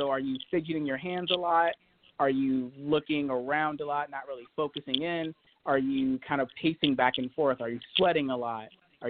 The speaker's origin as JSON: {"language": "English", "town": "Washington", "region": "District of Columbia", "country": "United States", "tie": "born or raised there", "said": "Yeah, so as someone who's, you know, from Washington, D.C., born and raised in Northeast, one of the biggest things for me was not being shy, learning how to speak for myself."}